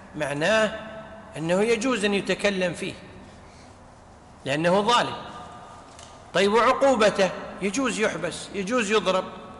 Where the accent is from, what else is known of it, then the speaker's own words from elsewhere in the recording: Kuwait; يعني مثل عندنا في الكويت